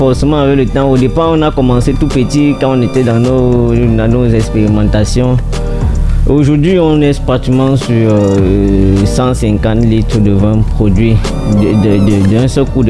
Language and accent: French; Kekem, West, Cameroon; Bon, déjà, c'est mon village natal. Déjà.